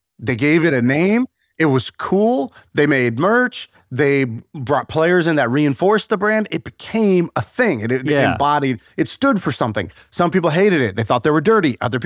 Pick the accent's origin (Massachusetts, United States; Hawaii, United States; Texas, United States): Texas, United States; Houston; Like I grew up in Houston. Houston has no brand.